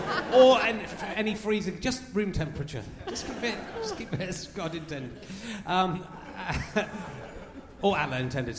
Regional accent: Pocklington, Yorkshire and the Humber, United Kingdom; born there; I'm a Yorkshireman as well.

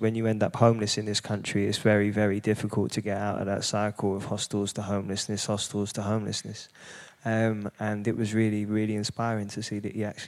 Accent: Hackney, London, United Kingdom; I grew up in an incredibly diverse community. I grew up in Hackney.

